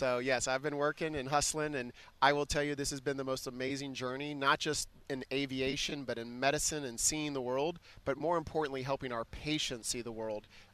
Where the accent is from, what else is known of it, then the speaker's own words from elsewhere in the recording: Virginia, United States; Yeah, so I grew up in Virginia and went to undergrad in North Carolina